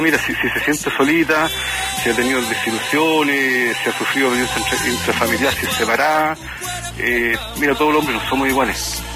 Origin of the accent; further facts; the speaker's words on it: Macul, Santiago Metropolitan, Chile; Yo soy de aquí de Macul.